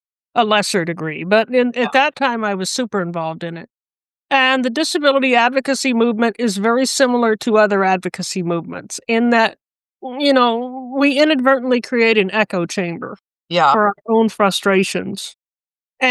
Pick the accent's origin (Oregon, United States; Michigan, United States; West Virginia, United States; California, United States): California, United States; So I was born in California, born and raised in California.